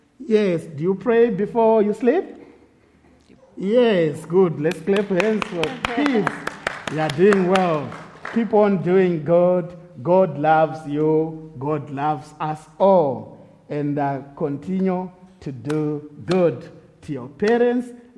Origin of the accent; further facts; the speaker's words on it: Harare, Zimbabwe; I'm from Harare, Zimbabwe.